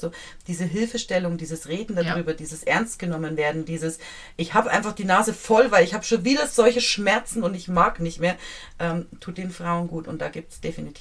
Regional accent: Leipzig, Saxony, Germany; ich bin gebürtige Leipzigerin und war zu Besuch in Leipzig

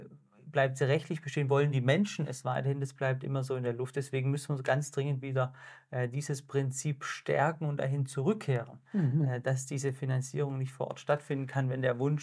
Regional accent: Baden-Württemberg, Germany; ich komme aus dem Hohenlohischen, also die andere Seite von Baden-Württemberg. Bin 31 Jahre alt, verheiratet, zwei Kinder

